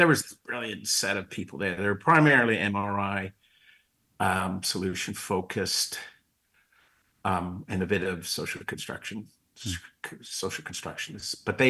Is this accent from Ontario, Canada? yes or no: yes; Scarborough, Ontario, Canada; I come from East Scarborough.